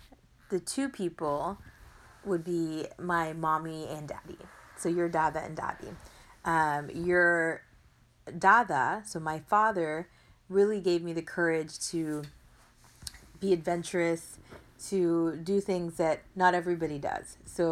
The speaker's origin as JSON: {"language": "English", "region": "Texas", "country": "United States", "tie": "born or raised there", "said": "I grew up in Texas, and my parents came from India, so I always felt a little bit different because most of my friends were all, they were not from other countries originally."}